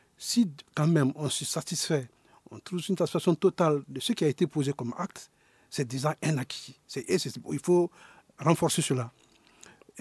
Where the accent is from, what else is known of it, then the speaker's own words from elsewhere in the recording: Mali; nous sommes des Maliennes et des Maliens